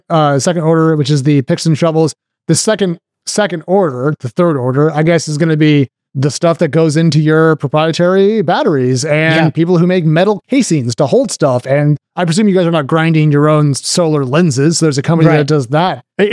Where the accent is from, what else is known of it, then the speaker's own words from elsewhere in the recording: Corvallis, Oregon, United States; Oh, my sister lives there. I grew up in Corvallis.